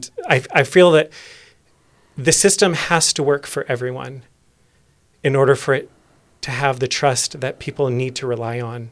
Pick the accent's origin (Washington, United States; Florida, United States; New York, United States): Washington, United States; I grew up in Clark County.